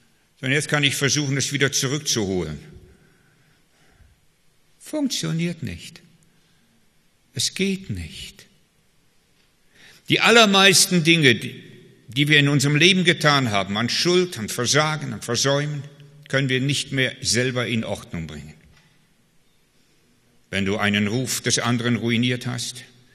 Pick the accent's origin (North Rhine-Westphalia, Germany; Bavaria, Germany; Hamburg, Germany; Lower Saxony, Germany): North Rhine-Westphalia, Germany; Wiehl; ich bin in Wiel groß geworden, im Oberbergischen